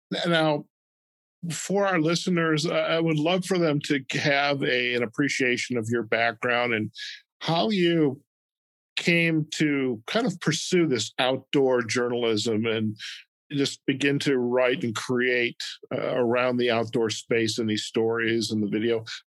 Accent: Midwest, United States; growing up in the Midwest, you know, we had our parks and we had some very beautiful areas

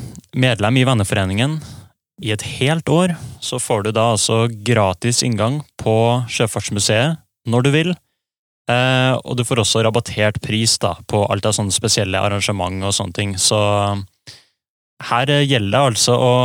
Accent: Trøndelag, Norway; jeg kommer jo opprinnelig fra Trøndelag, så skal jeg jo sannsynligvis hjem dit en tur da.

